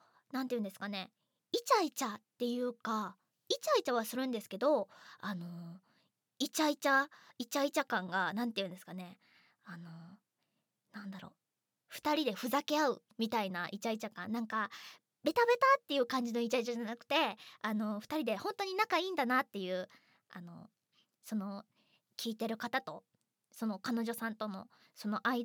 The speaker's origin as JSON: {"language": "Japanese", "region": "Aichi", "country": "Japan", "accent": "Mikawa dialect", "said": "私愛知県出身で、愛知県の三河弁なんですよ、結構使うのが。でも本当に三河のそこの愛知出身の人とかとじゃないと、と話す時じゃないと三河弁も出ないし"}